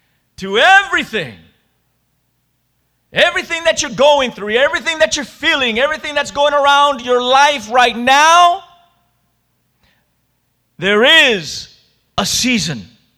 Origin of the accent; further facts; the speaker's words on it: California, United States; now in Minnesota, United States; I am from California. We don't understand seasons in California. But I moved to Minnesota.